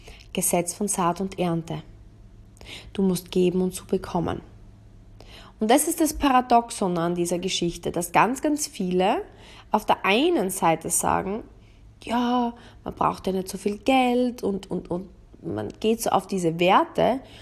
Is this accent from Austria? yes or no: yes; Austria; Es gibt so einen Spruch bei uns in Österreich, mehr als essen und trinken kannst du ja nicht.